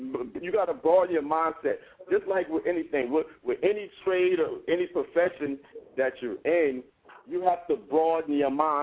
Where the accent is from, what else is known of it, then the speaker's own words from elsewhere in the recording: Columbus, Ohio, United States; Dude, I'm from Columbus, Ohio, but I got T-shirts, I got passion, you do too.